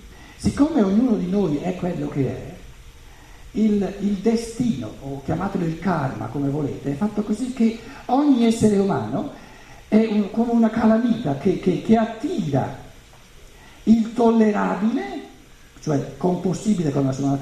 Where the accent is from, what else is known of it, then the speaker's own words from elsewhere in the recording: Germany; se vengo dalla Germania per dare un piccolo contributo in Italia